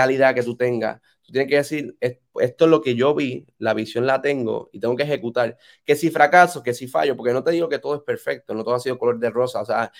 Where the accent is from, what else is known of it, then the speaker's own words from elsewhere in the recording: Puerto Rico; un cuento triste como típico boricua a un amigo